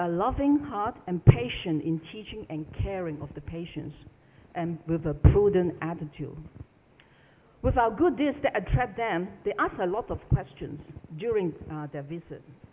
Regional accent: Hong Kong; And to us, you know, we come from Hong Kong. It's not the usual way that we did, right?

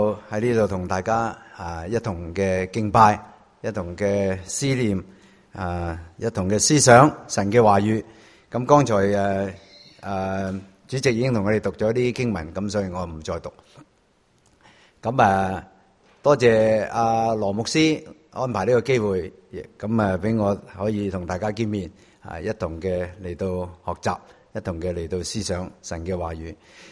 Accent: Guangdong, China; 因为我们广东人说真是拿来搞

